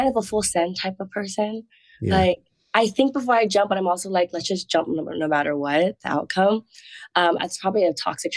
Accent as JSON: {"language": "English", "region": "Hawaii", "country": "United States", "tie": "born or raised there", "moved": "as an adult", "said": "So I was born and raised in Hawaii. Okay. So I left home when I was 18, my poor parents."}